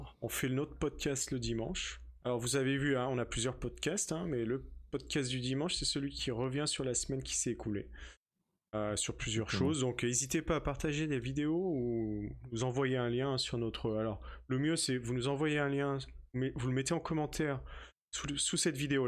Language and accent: French; Colombia; accent: Colombian; moi, j'ai l'accent colombien, hein. J'ai pas l'accent portoricain